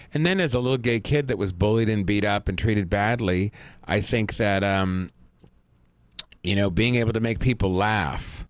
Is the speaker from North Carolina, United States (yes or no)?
no; New York, United States; born there; I was born in New York in the Bronx.